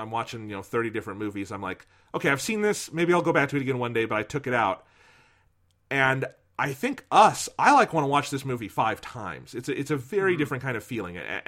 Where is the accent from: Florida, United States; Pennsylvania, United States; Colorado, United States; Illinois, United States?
Colorado, United States; Denver; Like, because we're both from Denver